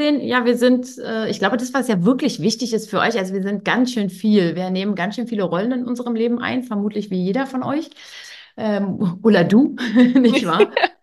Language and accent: German; Berlin, Germany; born there; Bin verheiratet und ja, lebe in Berlin tatsächlich. Also ich bin tatsächlich richtig geboren in Berlin. Also ich bin quasi, und selbst meine Eltern sind schon in Berlin geboren. Ich glaube, ich bin quasi echt ein Exot.